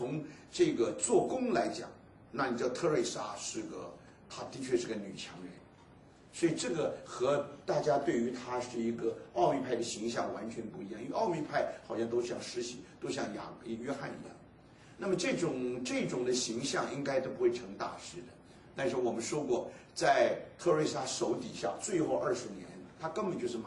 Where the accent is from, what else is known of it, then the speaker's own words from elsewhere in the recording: China; 他们就像我们中国人说是苦行僧，是那种意思